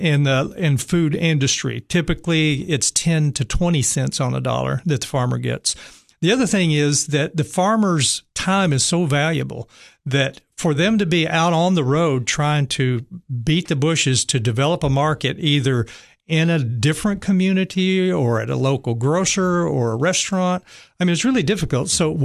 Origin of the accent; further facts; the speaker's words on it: Soddy-Daisy, Tennessee, United States; I'm from Chattanooga, Saudi Daisy, where I graduated from high school.